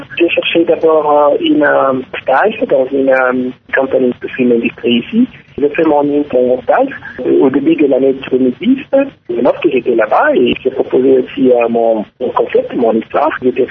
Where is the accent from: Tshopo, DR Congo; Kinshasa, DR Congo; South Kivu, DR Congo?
Kinshasa, DR Congo; also born or lived in Lubumbashi; Oui, de Kinshasa. J'ai passé toute ma vie à Kinshasa. Je suis né à Lubumbashi, à Katanga. On a quitté Katanga lorsque j'avais 2 ans.